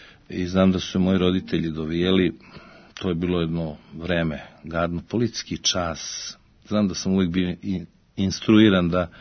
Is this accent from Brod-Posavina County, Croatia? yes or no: no; Omišelj, Primorje-Gorski Kotar County, Croatia; also born or lived in Zagreb; now in Belgrade, Serbia; to je specijalno Omišelj na Krku, dakle moja majka, gde sam išao i u osnovnu školu